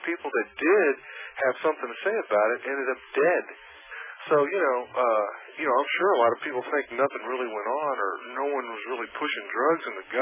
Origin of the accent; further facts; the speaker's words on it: Kansas City, United States; Well, I tell you, where I come, like I come from Kansas City, right?